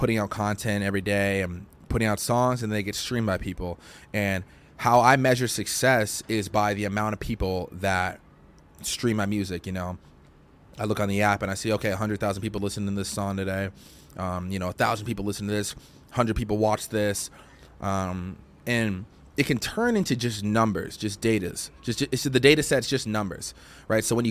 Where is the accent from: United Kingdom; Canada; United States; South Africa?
United States; Boston, Massachusetts; ended it in Boston, in my hometown, so my home city.